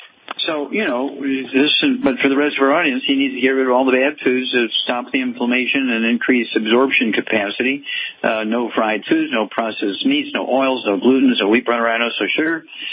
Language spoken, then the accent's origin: English; Missouri, United States; Okay, Chuck, let's go to my home state, Missouri, the Mighty Mo.